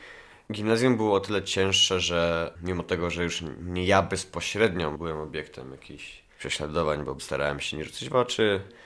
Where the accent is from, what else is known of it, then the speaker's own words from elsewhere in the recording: Podlaskie Voivodeship, Poland; Kiedy byłem dzieckiem, mieszkałem na wsi. Wychowywałem się w rodzinie, w której zarówno mama, jak i tata pochodzili z miast, z zupełnie innych części Polski. Żadne z nich nie jest z Podlasia. Byłem wychowywany inaczej, mówiłem inaczej, wyglądałem inaczej niż reszta dzieciaków z okolicznych wsi.